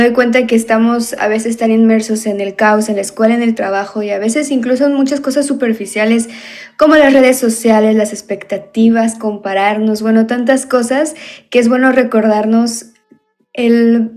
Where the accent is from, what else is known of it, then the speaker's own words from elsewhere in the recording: Mexico; yo vivo en Mérida, Yucatán, soy mexicana